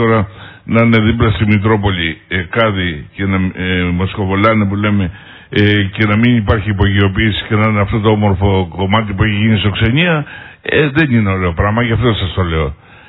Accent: Ionian Islands, Greece; εγώ το νησί μου που το αγαπάω, θέλω να το βλέπω καθαρό

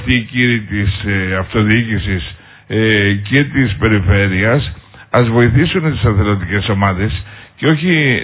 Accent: Livathos, Ionian Islands, Greece; γιατί είμαι από τη Λιβαθό.

